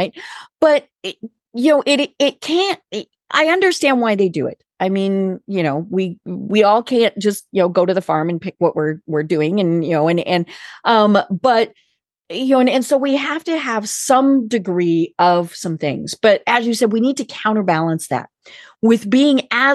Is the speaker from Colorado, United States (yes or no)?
yes; Colorado, United States; I'm from Colorado.